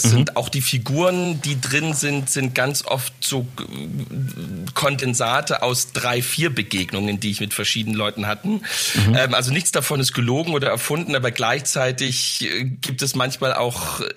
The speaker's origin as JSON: {"language": "German", "town": "Dresden", "region": "Saxony", "country": "Germany", "tie": "born there", "said": "ich bin in Dresden geboren"}